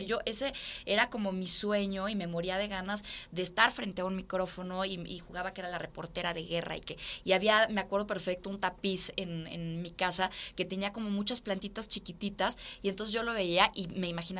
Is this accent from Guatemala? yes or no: no; Mexico; Y yo, porque yo soy mexicana